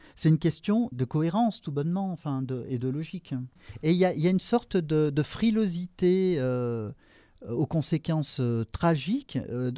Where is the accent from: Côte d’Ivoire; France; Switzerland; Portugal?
France; Moi, je peux voyager partout dans le monde en tant que Français.